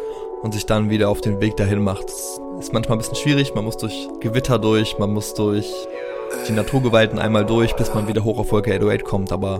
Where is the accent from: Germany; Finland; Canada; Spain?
Germany; Mainz, Rhineland-Palatinate; ich komme aus Mainz